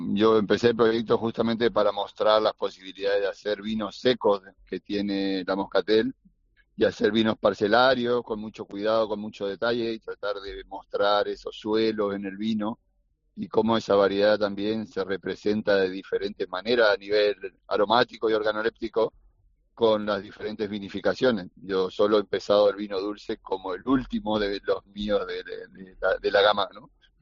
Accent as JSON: {"language": "Spanish", "country": "Argentina", "moved": "yes", "lives_now": "Almáchar, Spain", "said": "soy argentino y vivo aquí hace 24 años y es verdad que la Axarquía es un territorio que enamora"}